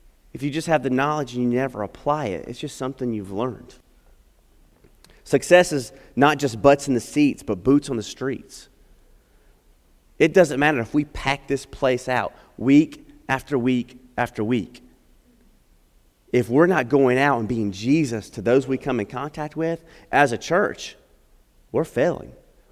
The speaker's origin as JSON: {"language": "English", "town": "Tonopah", "region": "Nevada", "country": "United States", "tie": "born or raised there", "said": "I grew up in Nevada for a large portion of my life. My dad worked at Area 51, so a little cool thing there. And we would drive. We lived in between Las Vegas and Reno in a little town called Tonopah, Nevada."}